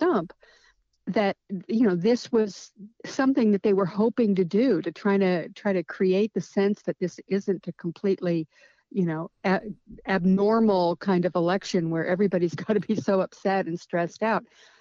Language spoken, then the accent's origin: English; California, United States; Well, first of all, I am not Midwestern nice. I'm from California.